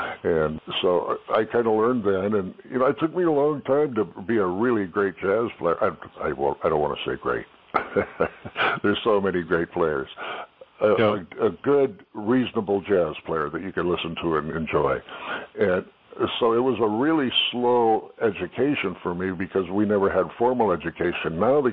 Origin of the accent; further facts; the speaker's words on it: Rivera, California, United States; Well, I'm from Rivera, California, which was an orange grove with 3 rows of houses in it.